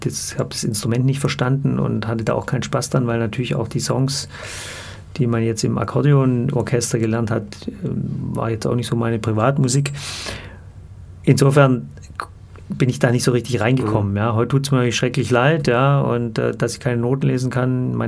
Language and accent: German; Böblingen, Baden-Württemberg, Germany; accent: Swabian; also born or lived in Sindelfingen; ich bin in Sindelfingen im Krankenhaus geboren, bin in Böblingen aufgewachsen, also gar nicht so weit weg von Bietigheim hier. Und ja, also man hört es, wenn ich mit Schwaben rede, merkt man sofort, weil dann rutsche ich so noch stärker ins Schwäbische. Mhm. Aber ja, ich bin Schwabe